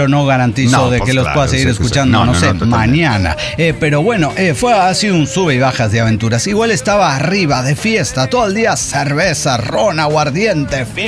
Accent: Santander, Cantabria, Spain; de Santander, España.

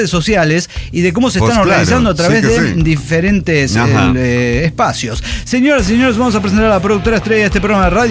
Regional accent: Mexico; Es que soy mexicano.

